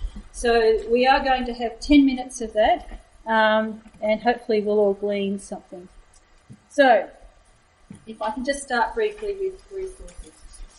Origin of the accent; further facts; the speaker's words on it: Canberra, Australian Capital Territory, Australia; I am from Canberra.